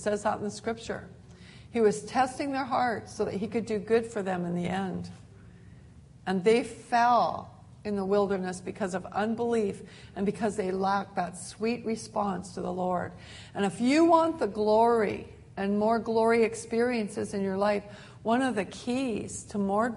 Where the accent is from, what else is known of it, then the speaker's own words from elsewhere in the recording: Canada; I am Canadian. I was born in Canada. I have a Canadian birth certificate, a Canadian passport. I am Canadian. And I grew up in Canada, and I took on a Canadian personality.